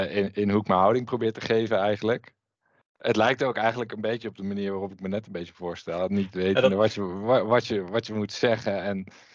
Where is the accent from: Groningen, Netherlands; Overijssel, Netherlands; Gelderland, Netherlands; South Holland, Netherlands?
Gelderland, Netherlands; Nijmegen; geboren en getogen in Nijmegen. En ik woon daar nog steeds.